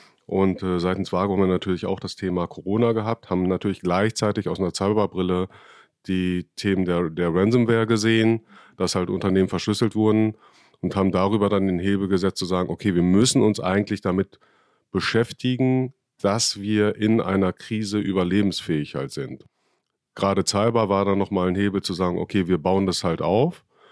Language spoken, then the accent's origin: German; North Rhine-Westphalia, Germany; Und es ist OWL und es ist MIN und es ist da, wo ich herkomme.